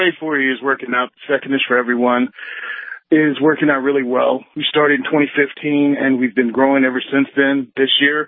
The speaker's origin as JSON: {"language": "English", "region": "Virginia", "country": "United States", "tie": "born or raised there", "moved": "as an adult", "lives_now": "New Jersey, United States", "said": "I'm from Virginia originally, where we had a lot of freedom when I was growing up in regards to firearms. And then I joined the military. And after I did my time in the Marine Corps, I got out and moved to New Jersey"}